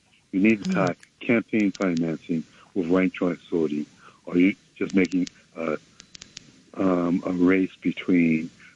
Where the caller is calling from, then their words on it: Manhattan, New York, United States; I'm calling from Manhattan.